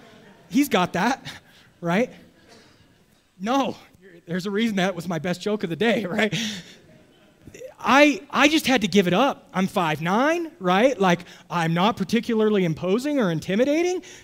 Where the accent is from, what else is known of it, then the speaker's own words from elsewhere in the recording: Las Vegas, Nevada, United States; I grew up in Vegas, so I didn't like have a home team to root for.